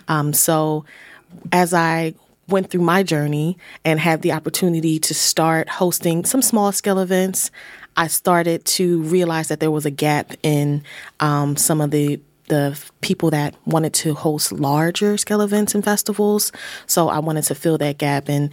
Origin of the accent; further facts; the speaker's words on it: Philadelphia, Pennsylvania, United States; I would say, growing up in Philly, we often integrate into other spaces.